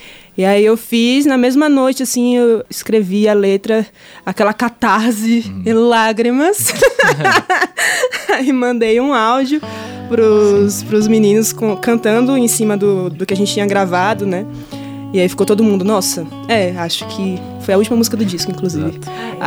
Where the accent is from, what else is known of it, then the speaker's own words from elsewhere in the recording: Bahia, Brazil; accent: Bahian; now in Brasília, Brazil; quando eu tô aqui em Brasília, o povo fala, ah, seu sotaque baiano. Quando eu tô lá, eu falo, nossa, você tá falando igual o povo de Brasília.